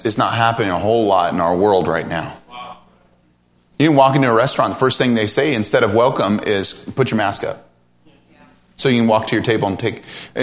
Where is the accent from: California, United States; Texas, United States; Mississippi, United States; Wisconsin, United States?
California, United States; Eureka; I grew up in the Bay Area in Eureka, California, as I mentioned.